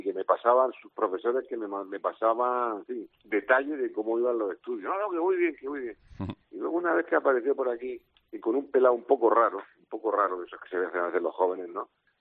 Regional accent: Region of Murcia, Spain; cuando nos preguntan de dónde somos, a los murcianos siempre tenemos que decir, nosotros somos de donde Carlos Alcaraz

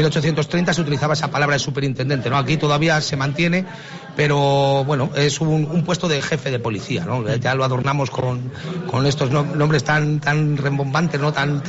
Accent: Ávila, Castile and León, Spain; yo soy de Ávila, en Salamanca, quedaba cerca de Ávila

